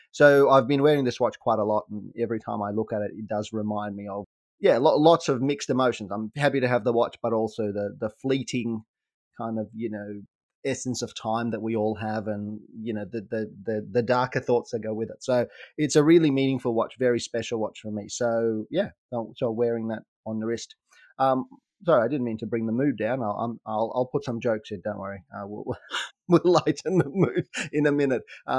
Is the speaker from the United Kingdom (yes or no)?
no; Ukraine; I hail from Ukraine originally.